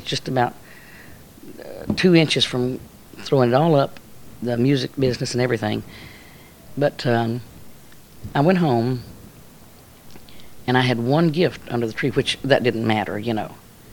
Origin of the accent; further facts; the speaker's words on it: Oklahoma, United States; I was born and raised in Oklahoma, but my people lived in California.